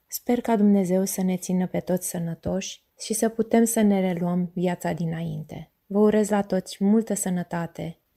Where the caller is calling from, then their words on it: Los Angeles, California, United States; din Los Angeles.